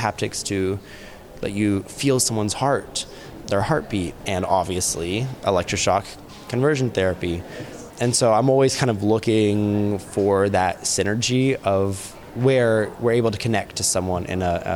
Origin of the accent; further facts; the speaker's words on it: Fort Worth, Texas, United States; So I come from Texas. I grew up in Fort Worth.